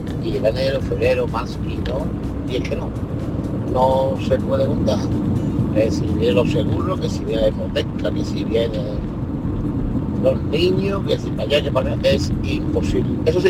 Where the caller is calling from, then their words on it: Seville, Andalusia, Spain; de Sevilla.